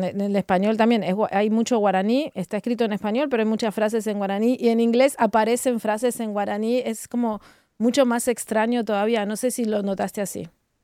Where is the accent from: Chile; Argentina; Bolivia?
Argentina; Bueno, yo soy argentina